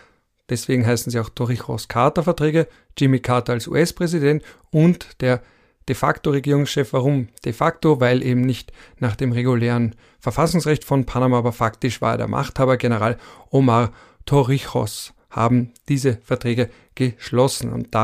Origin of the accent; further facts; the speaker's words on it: Austria; das sage ich jetzt als Österreicher